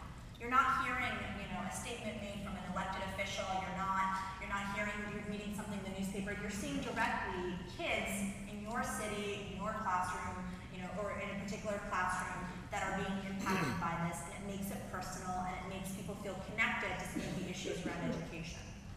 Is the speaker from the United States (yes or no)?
no; Canada; being Canadian and being a little bit removed